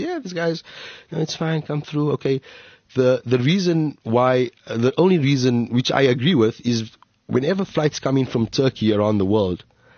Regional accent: Alexandra, Gauteng, South Africa; I grew up in a part of South Africa. Jory must have told you I was born in Alexandra Township.

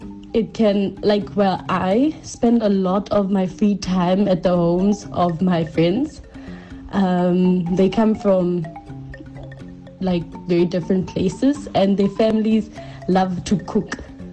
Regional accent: Namibia; now in Ulm, Germany; I've been in Germany for the past 3 years now, and I currently reside in Ulm, which is in southern Germany. I would say the difference between where I grew up in Namibia and where I stay right now is mostly the weather.

